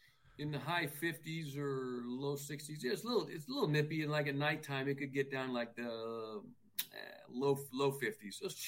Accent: Oakland, California, United States; You know, I could say it honestly because I was born in Oakland, so I could say that was my hometown.

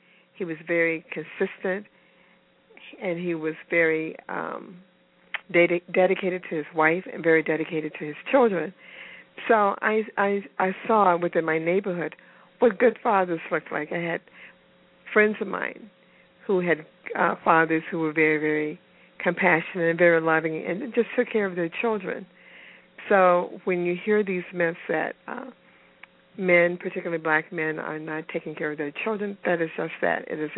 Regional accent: Memphis, Tennessee, United States; He and I had similar backgrounds. We grew up in Memphis, Tennessee

